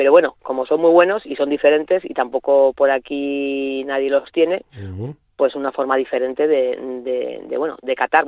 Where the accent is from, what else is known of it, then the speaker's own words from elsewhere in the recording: Guernica, Basque Country, Spain; lo mismo que nosotros venimos de la zona de Guernica